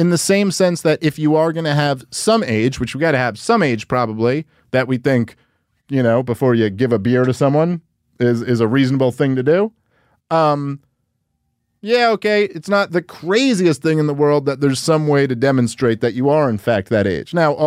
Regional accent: Brooklyn, New York, United States; Rogan's from Boston and I'm from Brooklyn.

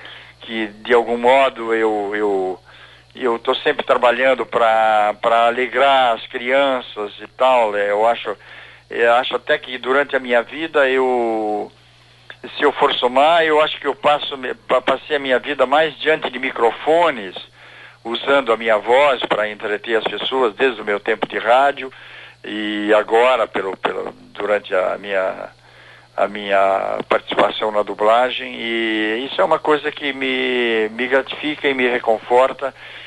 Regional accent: Curitiba, Paraná, Brazil; born there; Porque eu sou vizinho de vocês aí, eu nasci em Curitiba

